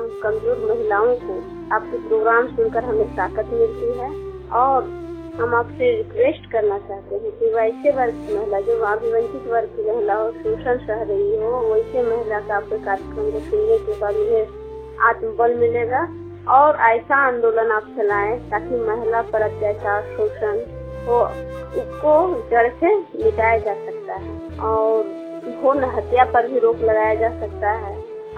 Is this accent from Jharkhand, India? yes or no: yes; Vishnugarh, Jharkhand, India; मैं विष्णुगढ़ की रहने वाली हूँ।